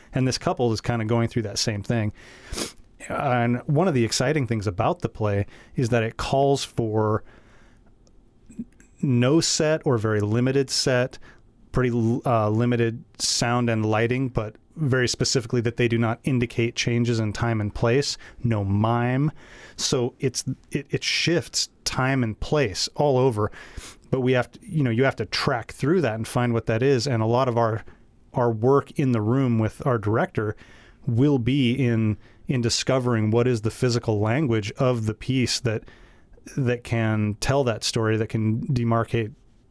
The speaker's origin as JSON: {"language": "English", "town": "Ketchikan", "region": "Alaska", "country": "United States", "said": "Yeah, I'm from Ketchikan."}